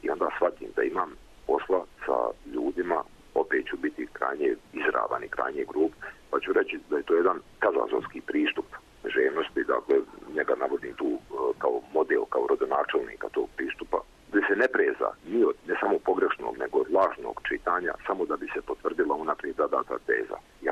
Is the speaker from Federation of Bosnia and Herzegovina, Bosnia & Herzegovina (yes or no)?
yes; Zenica, Federation of Bosnia and Herzegovina, Bosnia & Herzegovina; premda sam rođen u Zenici i odrastao tamo, dobar dio djetinjstva provodio sam u Štocu, pošto mi je mati Štočanka bila, pa smo išli redovno, znači provodili se ljetni raspusti dolje, zimi išlo i tako dalje, tako da sam vezan za taj prostor Hercegovine